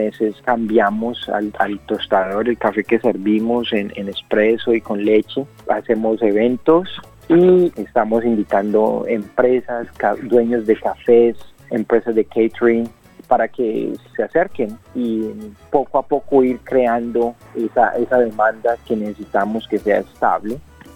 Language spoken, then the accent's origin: Spanish; Colombia; tener algo que mostrar para otras comunidades en mi país, en Colombia